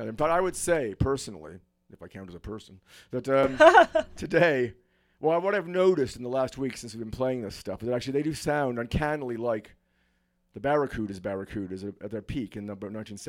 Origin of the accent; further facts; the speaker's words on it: Ottawa, Ontario, Canada; But I'm from Ottawa. That's where I grew up. That's in Canada, incidentally, American listeners.